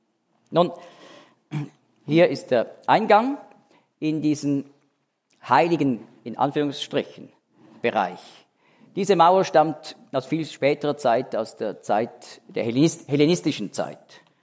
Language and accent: German; Israel; Und bei uns in Israel gelten die 10 Gebote, du sollst nicht Ehe brechen.